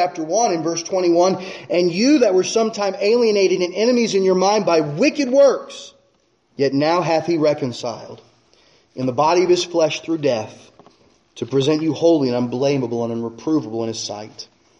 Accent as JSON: {"language": "English", "country": "United States", "tie": "born there", "said": "I praise God that I was born in America."}